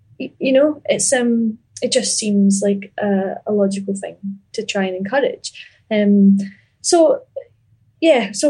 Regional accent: Ayr, Scotland, United Kingdom; And I grew up in Ayr, and I think there's a lot of wealth in Ayr and the surrounding areas.

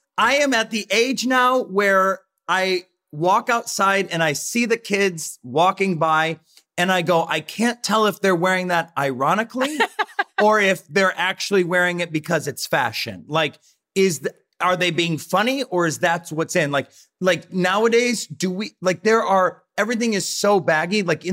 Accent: Rossford, Ohio, United States; Well, I mean, I grew up in Rossford, Ohio, right?

